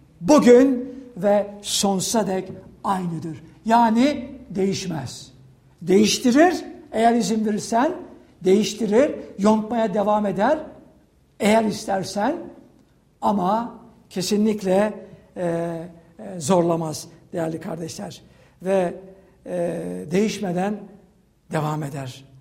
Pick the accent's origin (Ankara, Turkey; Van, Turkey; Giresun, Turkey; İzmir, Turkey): İzmir, Turkey; Ben küçüklüğümde yüzmeyi İzmirliyim. Küçüklüğümde yüzmeyi denizde öğrendim.